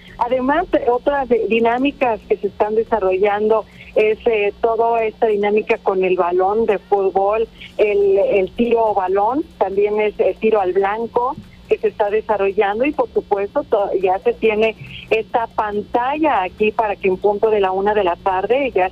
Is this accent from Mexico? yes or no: yes; Mexico; Un pronóstico que yo podría decir como mexicana, no como periodista deportiva, sino como esa sangre que se siente